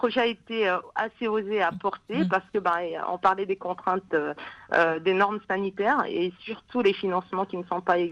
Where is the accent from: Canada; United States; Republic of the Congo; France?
Republic of the Congo; Brazzaville; je suis née à Brazzaville, j'y ai grandi. Mais j'aimais bien aller dans le village natal de mon père, quasiment toutes les vacances.